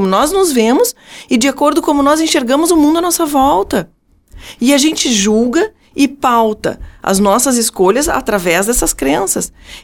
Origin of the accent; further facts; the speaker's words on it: Passo Fundo, Rio Grande do Sul, Brazil; now in Porto Alegre, Brazil; Eu sou natural de Passo Fundo, mas eu moro hoje em Porto Alegre